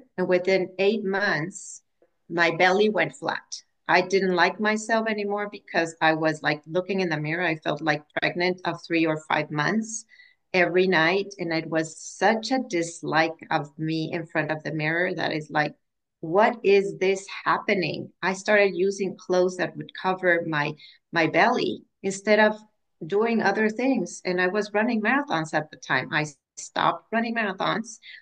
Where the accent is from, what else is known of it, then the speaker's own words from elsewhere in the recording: Mexico; moved away as an adult; now in United States; I am originally from Mexico, and I came to live to the U.S. when I was 40